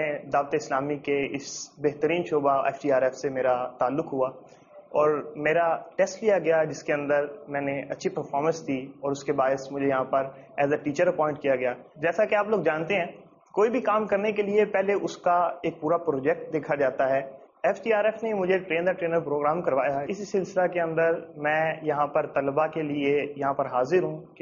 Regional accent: Punjab, Pakistan; میں بیسیکلی پنجاب سے تعلق رکھتا ہوں. پچھلے سال ہی یہاں پر دورۃ الحدیث کے لیے آیا

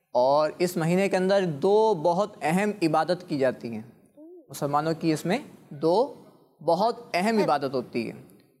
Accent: Pakistan; اردو ہے. ہم پاکستانی ہیں

